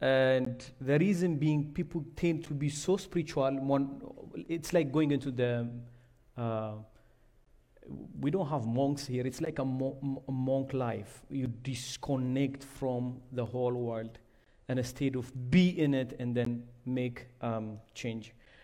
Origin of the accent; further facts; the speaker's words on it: Addis Ababa, Ethiopia; I was born and raised in Addis Ababa, the capital of Ethiopia, in an industrial area called Akaki.